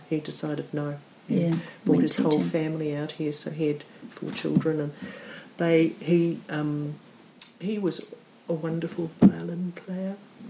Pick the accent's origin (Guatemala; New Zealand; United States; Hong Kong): New Zealand; accent: slightly English; The number of times I've been asked what part of England I come from, and I'm going, no, sort of fifth, sixth generation New Zealander here.